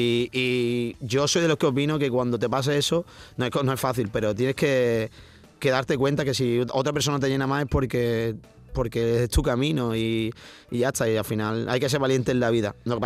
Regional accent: Málaga, Andalusia, Spain; yo soy muy de Málaga. La distancia es complicada, la verdad.

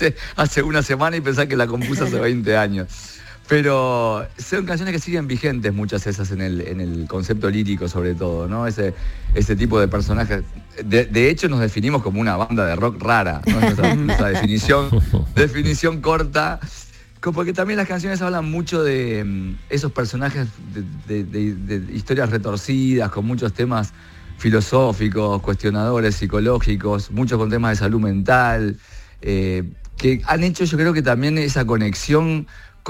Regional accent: Uruguay; Somos de Uruguay, pero en realidad... vivimos de gira por toda Latinoamérica por lo general

